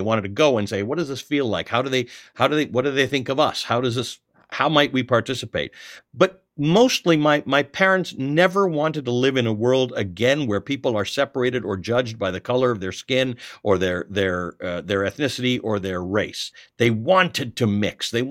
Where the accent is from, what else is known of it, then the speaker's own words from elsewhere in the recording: Canada; also born or lived in Kenya; And then I grew up in Canada, which is a free and democracy and vibrant democracy.